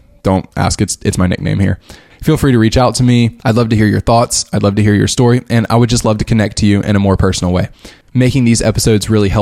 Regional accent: United States; And so me as an American, I bring in that mindset

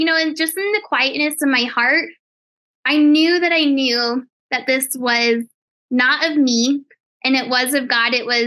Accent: Colorado, United States; I am in Colorado, and I actually was just born and raised in Colorado, and I just love it so much.

